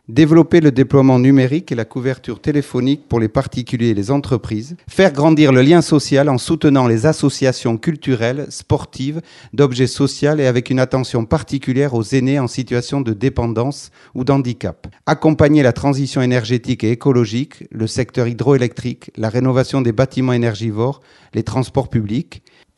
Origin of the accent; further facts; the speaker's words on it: Saint-Jean-Pied-de-Port, Nouvelle-Aquitaine, France; born there; je suis né à Saint-Jean-Pied-de-Port, j'ai 47 ans